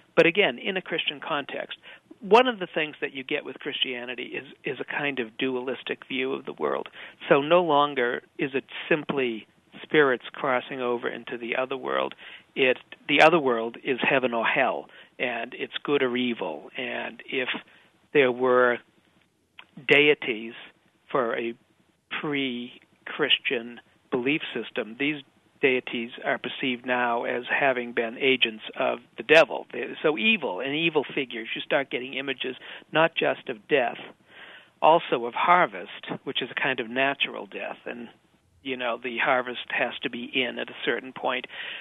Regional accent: Boston, Massachusetts, United States; I'm from Boston, by the way, so I know this firsthand

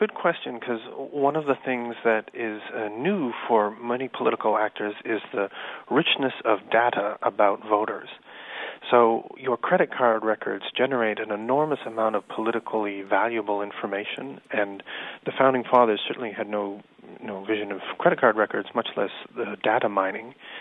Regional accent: Canada; Well, I have to admit that I'm Canadian, so I would change lots of things in the American Constitution.

